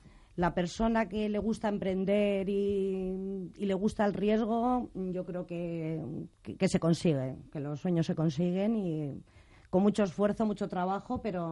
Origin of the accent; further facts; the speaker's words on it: Asturias, Spain; yo mi infancia siempre ha sido en cocina, soy asturiana y bueno, en Asturias.